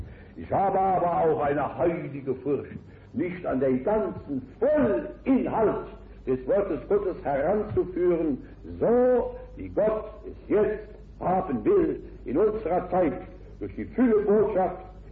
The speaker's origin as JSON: {"language": "German", "town": "Worms", "region": "Rhineland-Palatinate", "country": "Germany", "tie": "born or raised there", "said": "In meinen Gedanken bin ich in einem Augenblick in meiner Heimatstadt Worms oder in meiner jetzigen Wohnung, wo ich wirken darf und Wunder Gottes erleben darf, in der langen Steinbacher Höhe"}